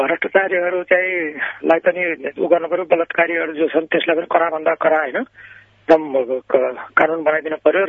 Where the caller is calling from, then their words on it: Banke, Lumbini Province, Nepal; बाँके जिल्लादेखि इन्द्रपुरा थोकी क्षेत्री, बाँके जिल्ला।